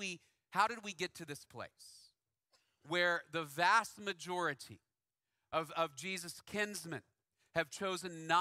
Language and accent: English; Dallas, Texas, United States; I grew up in North Dallas.